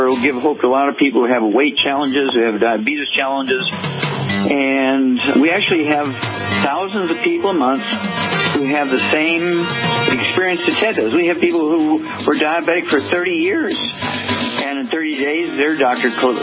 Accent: Missouri, United States; Yeah, I'm from Missouri. I know what that is.

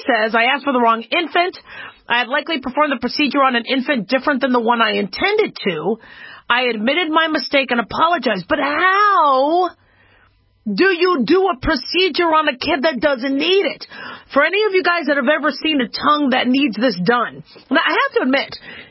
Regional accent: Nevada, United States; She is the Assemblywoman from my hometown, home state, that kind of helped defuse and, put an end to the Oregon standoff.

